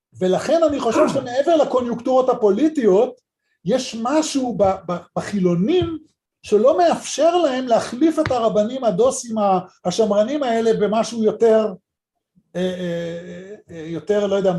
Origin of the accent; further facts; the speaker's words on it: Bnei Brak, Tel Aviv District, Israel; אני כשבאתי מבני ברק